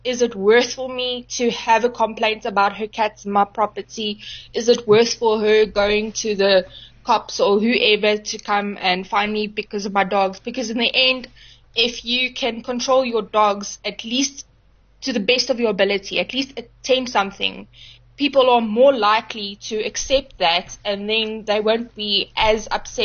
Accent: Johannesburg, Gauteng, South Africa; now in Nelspruit, South Africa; I'm not from Nelspruit originally. I came from Joburg.

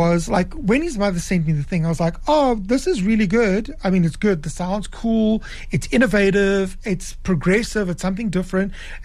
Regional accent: South Africa; born there; I'm of Portuguese extraction, although I was born in South Africa

